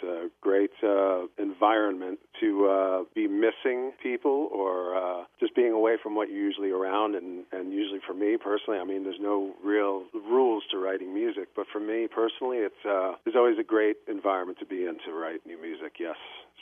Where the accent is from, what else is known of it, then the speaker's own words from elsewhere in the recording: New Jersey, United States; Growing up in New Jersey, man, listened to WMMR a lot growing up